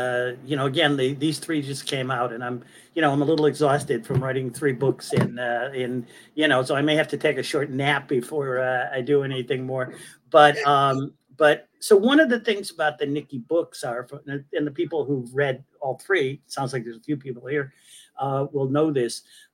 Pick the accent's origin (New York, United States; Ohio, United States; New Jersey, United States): Ohio, United States; Now, amazingly enough, I'm from Ohio, and I went to college in a small town in southeastern Ohio.